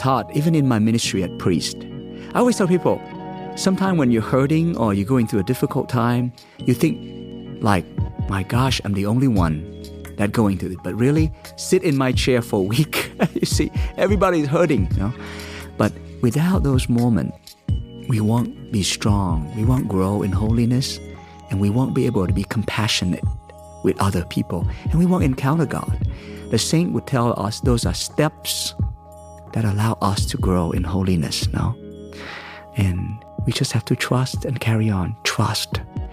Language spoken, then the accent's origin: English; Vietnam; So I grew up in Vietnam, right during the war. My dad worked in the Air Force with the South government.